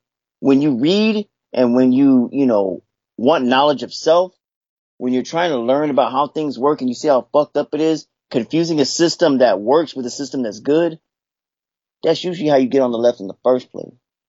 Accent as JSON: {"language": "English", "region": "California", "country": "United States", "said": "And for me, I'm from the Bay Area, man. You know, I'm from the Bay Area, East Bay. I grew up with LGBTQ classmates."}